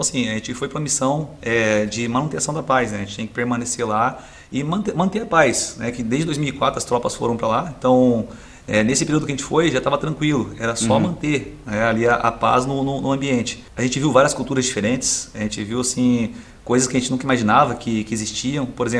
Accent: Ponta Grossa, Paraná, Brazil; also born or lived in Presidente Prudente / Toledo; Eu nasci em Presidente Prudente, São Paulo. Eu só nasci lá, aí me criei no Paraná. Morei um tempo ali em Toledo, no Paraná, até os 10 anos de idade. Aí fui para Ponta Grossa. Aí Ponta Grossa ali, passei ali a minha juventude.

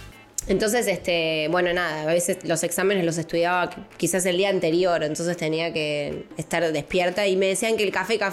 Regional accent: Mendoza, Argentina; Estuve en Mendoza, en Argentina, en mi país.

